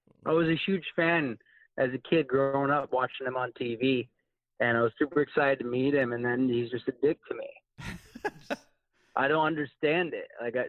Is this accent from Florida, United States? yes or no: no; Montana, United States; Growing up in Montana, we didn't have wrestling.